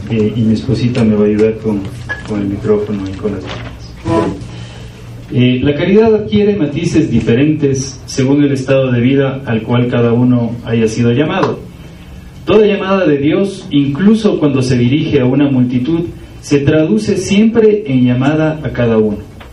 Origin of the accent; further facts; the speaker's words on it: Cuenca, Azuay, Ecuador; somos cuencanos. Bueno, yo soy cuencano, mi esposa guayaquileña, pero de padres cuencanos, hijos quiteños.